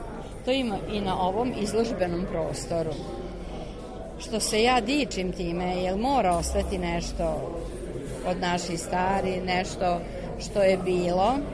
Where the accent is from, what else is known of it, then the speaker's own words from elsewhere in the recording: Kula, Vojvodina, Serbia; born there; now in Gospođinci, Serbia; inače sam rođena u Kuli.